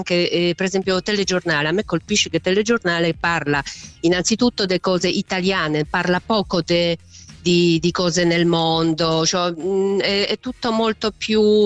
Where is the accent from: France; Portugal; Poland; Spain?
Poland; Italian is a second language; now in Rome, Italy; Io sono polacca, però vivo da 30 anni a Roma.